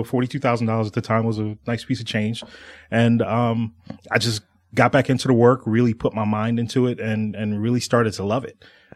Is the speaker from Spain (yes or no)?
no; New York, United States; moved away as an adult; now in Atlanta, United States; Actually, I'm born and raised in New York.